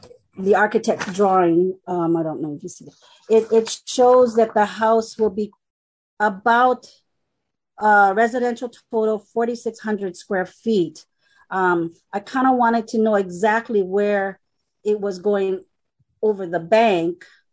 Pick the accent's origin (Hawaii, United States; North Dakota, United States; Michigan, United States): Hawaii, United States; Pahoa; I grew up in Pahoa, and the family always went down to Makuu. So back in the 60s, 70s, and part of the 80s, we spent our weekends there.